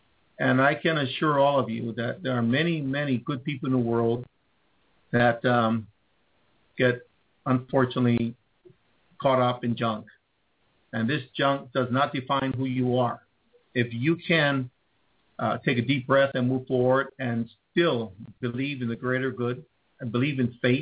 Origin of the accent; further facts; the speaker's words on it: Hawaii, United States; The only crime I committed was being a Hawaiian, being someone who loved my nation and loved my people.